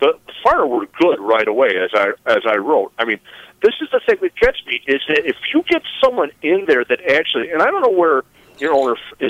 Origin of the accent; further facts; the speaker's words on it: Rochester, New York, United States; also born or lived in Columbus, Ohio / Minneapolis; I grew up in Rochester, New York. I went to high school in Minneapolis. I was born in Columbus, Ohio. My family lives in Syracuse. I went to college in Lawrence, Kansas, so I just say Earth.